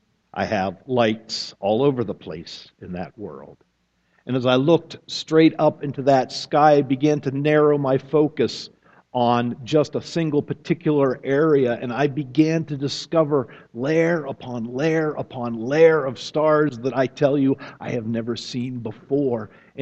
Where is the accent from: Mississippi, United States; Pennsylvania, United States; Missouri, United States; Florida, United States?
Pennsylvania, United States; I'm from Pennsylvania originally, Pennsylvania Department of Transportation, PennDOT.